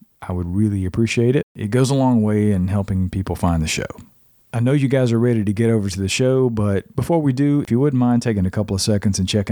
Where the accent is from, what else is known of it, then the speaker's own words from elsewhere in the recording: North Carolina, United States; So I know you got some experiences to share in my home state of North Carolina.